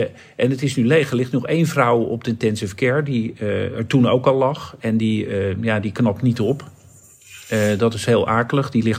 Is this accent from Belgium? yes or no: no; Netherlands; En toen dachten wij, slim als wij zijn natuurlijk, als Nederlanders, wij kijken even de kat uit de boom.